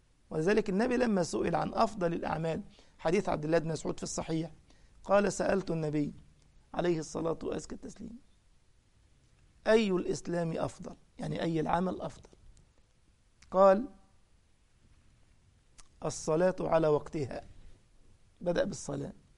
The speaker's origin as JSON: {"language": "Arabic", "country": "Egypt", "said": "يعني مثلا من الأمثال اللي عندنا في مصر"}